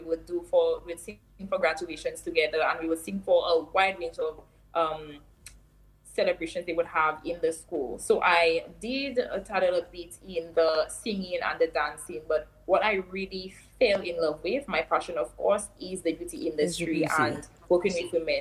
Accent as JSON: {"language": "English", "town": "Babono", "country": "St. Lucia", "tie": "born or raised there", "said": "So I grew up in Babono. That's in a little bit of countryside, I would say, in St. Lucia."}